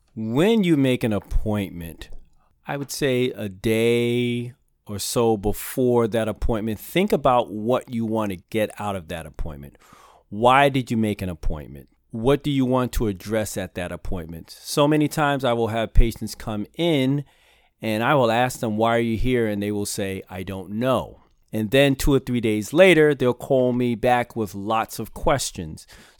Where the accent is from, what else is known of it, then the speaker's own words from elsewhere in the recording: Brooklyn, New York, United States; now in Buffalo, United States; Well, as you can probably tell from my little accent, I'm originally from Brooklyn. And I came here to Buffalo to go to medical school back in 1984 at UB.